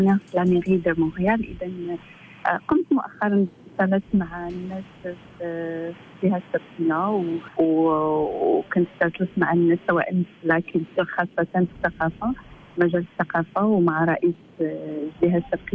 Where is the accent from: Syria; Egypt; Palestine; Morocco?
Morocco; now in Canada; احنا واخا خرجنا من المغرب، المغرب عمره ما يمكن ما يخرج منا.